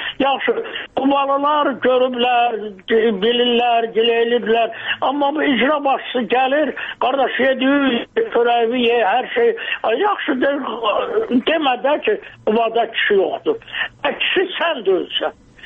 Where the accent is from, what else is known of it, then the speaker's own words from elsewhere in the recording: Ismayilli District, Azerbaijan; İsmayıllı mənim doğma yurdumdur, elimdir.